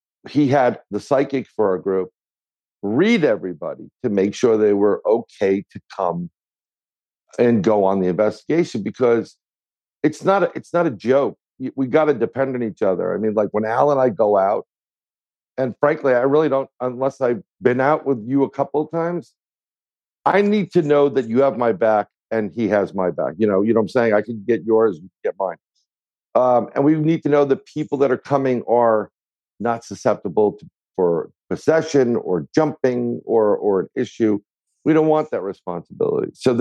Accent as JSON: {"language": "English", "town": "Bronx", "region": "New York", "country": "United States", "tie": "born or raised there", "said": "I got lucky because I'm born and raised in the Bronx."}